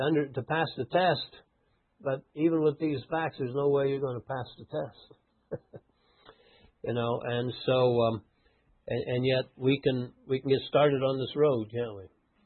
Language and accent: English; United States; Well, I'm an American.